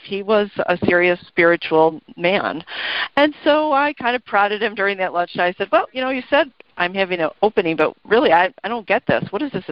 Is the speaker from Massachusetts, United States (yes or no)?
no; Buffalo, New York, United States; I was raised a girl in Buffalo, New York, and I'd gone to college, and I was Roman Catholic